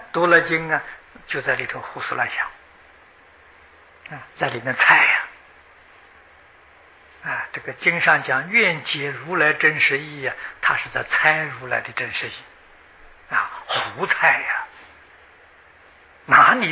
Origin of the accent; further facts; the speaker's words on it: China; 我们中国人初次接触金刚经也是迷迷糊糊的，不懂的。